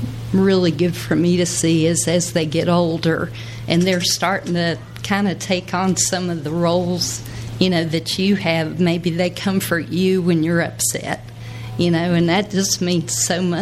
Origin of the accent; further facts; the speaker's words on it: Scotland, United Kingdom; I am Scottish and I'm very emotional.